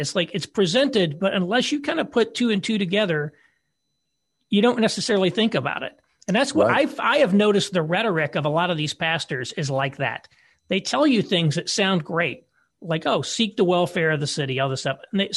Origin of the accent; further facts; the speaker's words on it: Austin, Texas, United States; I'm from Austin. I'm a good blue city, progressive Austin resident.